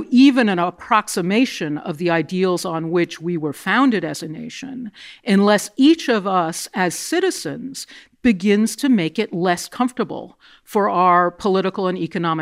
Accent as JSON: {"language": "English", "country": "United States", "said": "as we American citizens consider corruption in our system, we not only point the finger at the opposing party or the opposing identity group."}